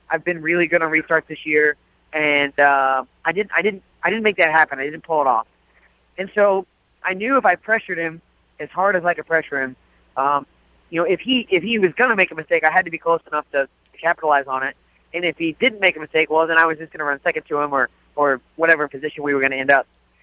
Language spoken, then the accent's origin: English; Springfield, Illinois, United States; being I grew up in Springfield, maybe 4 or 5 miles from the dirt track there.